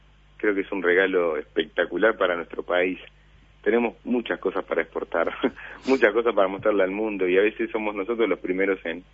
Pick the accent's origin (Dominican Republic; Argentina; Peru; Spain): Argentina; Ahora soy cura argentino, jesuita y villero.